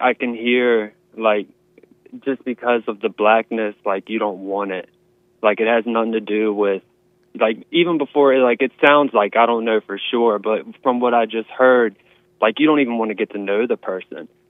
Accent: United States; As an American, I agree with that.

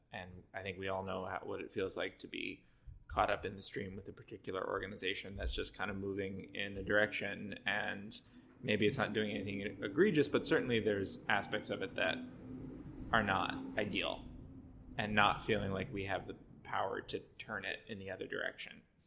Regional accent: Cleveland, Ohio, United States; but like I grew up in Cleveland. Like the Cleveland area, metropolitan area is like humongous.

